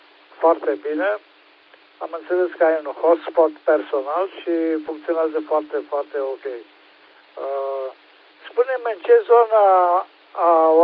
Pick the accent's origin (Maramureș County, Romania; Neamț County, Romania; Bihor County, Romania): Bihor County, Romania; Oradea; și sunt din Oradea.